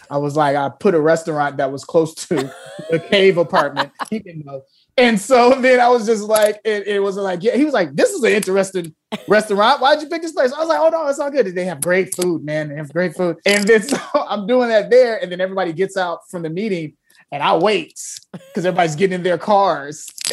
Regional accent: Chicago, Illinois, United States; also born or lived in Los Angeles; just tell my story of growing up in Chicago, growing up in LA, growing up with all these things and showing how my faith brought me through.

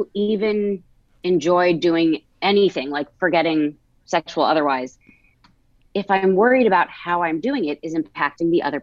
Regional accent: New Jersey, United States; I grew up in New Jersey. Love it.

